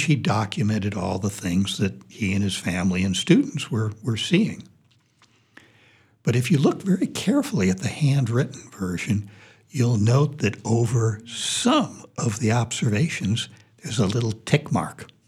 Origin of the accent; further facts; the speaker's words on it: Washington, District of Columbia, United States; also born or lived in Cleveland, Ohio; I did, and again, since childhood, when I was growing up in Washington, D.C., in this case, one of my mentors was Rachel Carson.